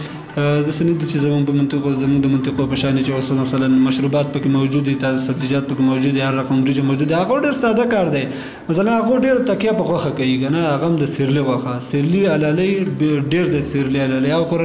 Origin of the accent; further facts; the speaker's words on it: Kunar, Afghanistan; زه اصلا د کونړ ولایت اوسیدونکی یم.